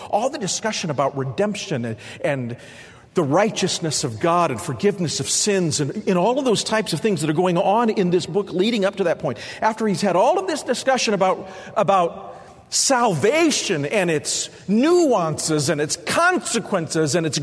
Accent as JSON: {"language": "English", "town": "Phoenix", "region": "Arizona", "country": "United States", "tie": "born or raised there", "said": "I grew up in Phoenix, Arizona, where everything is laid out in a perfect grid."}